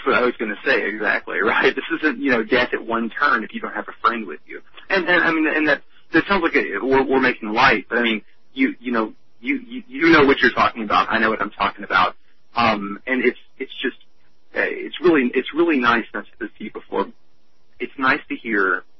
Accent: Texas, United States; makes me angry as a Texan, because I know good people there

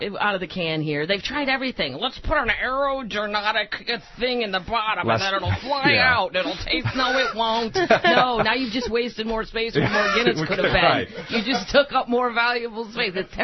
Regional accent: Missouri, United States; I am from Missouri, actually. My parents live about... 75 miles from where all this went on

